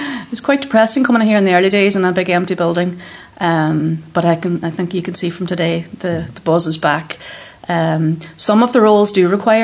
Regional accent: Letterkenny, Ulster, Ireland; So I'm local, I'm from Letterkenny originally

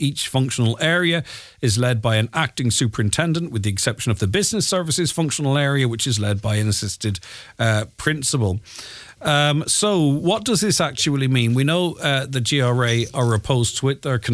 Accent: England, United Kingdom; We are from England, but my mum and dad were from Derry and Rathmullen, and I've been coming to see my relations in Derry and visiting Donegal since I was 8, so for almost 40-odd years.

